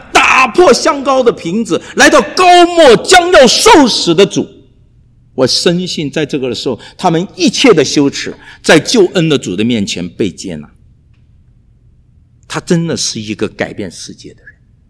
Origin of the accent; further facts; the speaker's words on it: China; 我们在国内长大，经历了太多。6岁背着书包，就文化大革命开始。